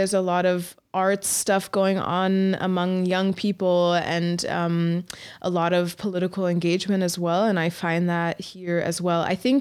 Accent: Atlanta, Georgia, United States; now in Leipzig, Germany; I'm from Atlanta. I'm from Georgia, but I'm from Atlanta. And that said so much about me as a person.

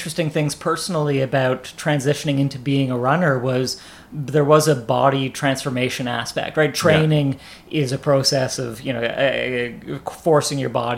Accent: Canada; I'm a Canadian and grew up in Canada

